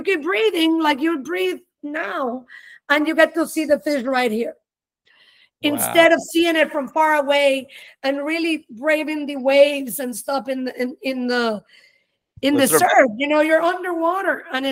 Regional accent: Panama; also born or lived in Houston, United States / New Orleans, United States; now in Miami, United States; We are a family of mutts. So I was born in Houston, grew up in Panama. My soul is in New Orleans and I live in Miami.

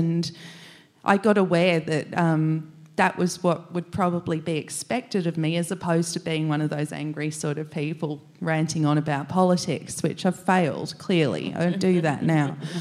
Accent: Canberra, Australian Capital Territory, Australia; But that was in my life, you know, growing up in Canberra, where there was a fairly sort of a strong bunch of Aboriginal family around me.

